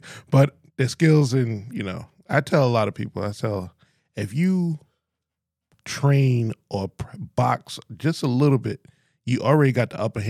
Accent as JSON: {"language": "English", "town": "New York City", "region": "New York", "country": "United States", "tie": "born or raised there", "said": "Nah, you know, I grew up in Staten Island."}